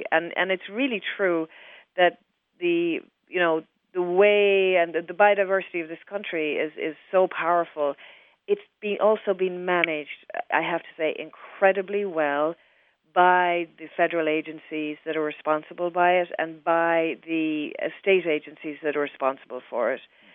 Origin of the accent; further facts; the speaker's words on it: Ireland; moved away as an adult; now in United States; Yes, I was born and educated in Ireland. Mm-hmm. My family is still there, and I came over here in 1999.